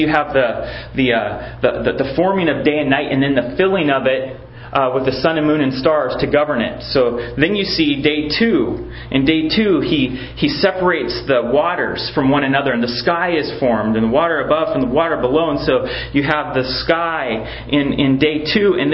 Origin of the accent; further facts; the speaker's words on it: Washington, United States; near where I grew up in Mount Rainier